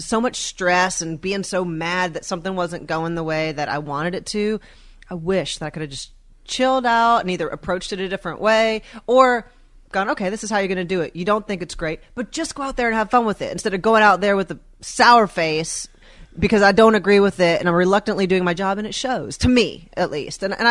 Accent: Marietta, Georgia, United States; also born or lived in Florida; No, I was from Florida, and then by the time I was in high school, I was in Marietta.

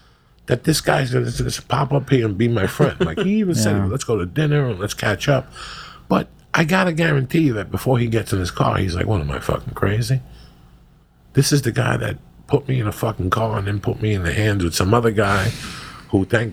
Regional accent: New Jersey, United States; This family I grew up with in Jersey, I got to call them soon.

